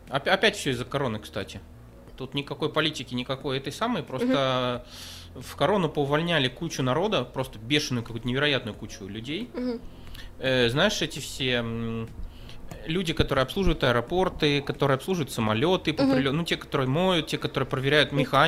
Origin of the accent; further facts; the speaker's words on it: Mannheim, Baden-Württemberg, Germany; Я такой сижу, я понимаю, что никто не знает, что мы из Мангайма, но я так сижу, и у меня ощущение, как будто все на нас пальцем показывают